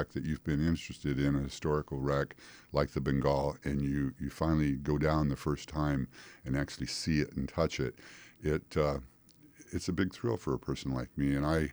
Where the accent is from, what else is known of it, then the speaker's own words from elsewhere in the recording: Seattle, Washington, United States; I grew up in the North Seattle area, and I wanted to get away from that kind of mentality